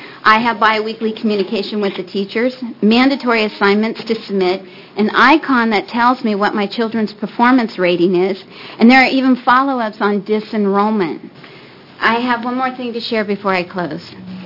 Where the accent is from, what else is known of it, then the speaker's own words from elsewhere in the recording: Hillsboro, Oregon, United States; I'm from Hillsborough.